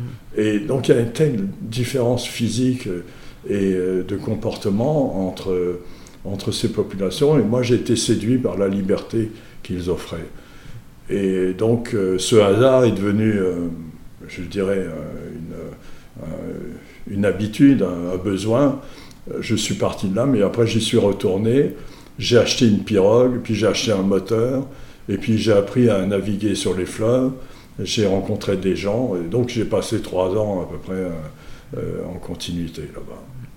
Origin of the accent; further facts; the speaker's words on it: Mauritius; je suis mauricien. Donc étant mauricien, et mauricien de l'ethnie qui a été la première arrivée à l'île Maurice